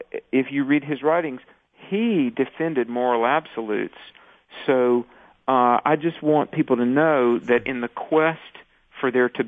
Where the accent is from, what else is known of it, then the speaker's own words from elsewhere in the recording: North Carolina, United States; I grew up in the Bible Belt in the South, and, you know, there's kind of a church on every corner, and...